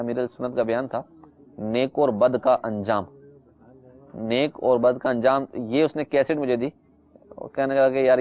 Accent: Karachi, Sindh, Pakistan; اور یعنی کہ وہ ہمارا علاقہ تھا قصبہ کالونی کٹی پہاڑی

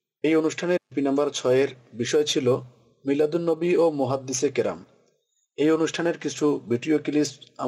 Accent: Nilphamari, Rangpur Division, Bangladesh; আমার বাড়ি নীলফামারি।

